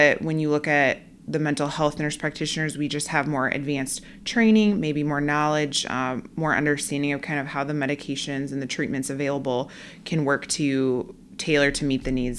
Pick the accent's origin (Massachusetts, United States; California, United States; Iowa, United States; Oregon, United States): Iowa, United States; Mason City; I am from the Mason City, Clear Lake area.